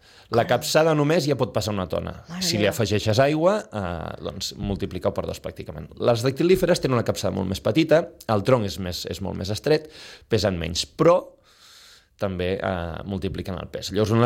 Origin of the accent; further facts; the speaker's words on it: Sitges, Catalonia, Spain; em fixo especialment en Sitges, sinó que és el meu poble.